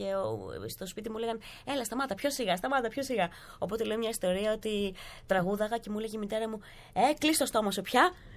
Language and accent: Greek; Loutraki, Peloponnese, Greece; Είμαστε από το Λουτράκι.